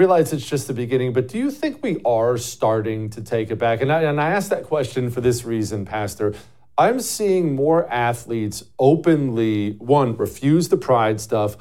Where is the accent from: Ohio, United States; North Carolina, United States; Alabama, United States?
Ohio, United States; also born or lived in Montana; I'm a dude. I grew up in Ohio and Montana watching sports with my buddies.